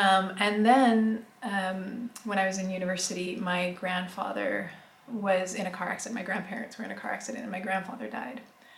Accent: Canada; now in Istanbul, Turkey; I am a Canadian living in Istanbul, Turkey. I converted to Islam in 2006, and I've been living in Istanbul for the last 10 years.

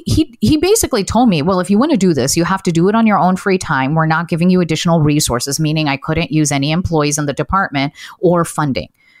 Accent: United States; English is a second language; I'm a daughter of immigrants and English is my second language. And growing up here in the United States

